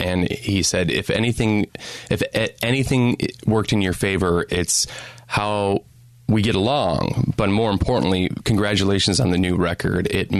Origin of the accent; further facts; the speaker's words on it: Midwest, United States; But because we're from the Midwest